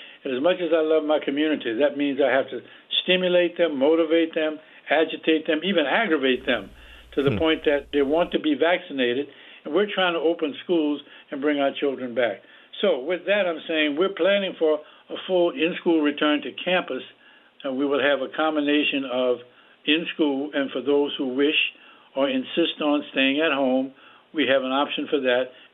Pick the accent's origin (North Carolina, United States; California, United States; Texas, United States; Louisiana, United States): Louisiana, United States; New Orleans; I was raised in the South in the days of segregation, and the black community in the South, in New Orleans, Louisiana, did not have access to medical services from regular hospitals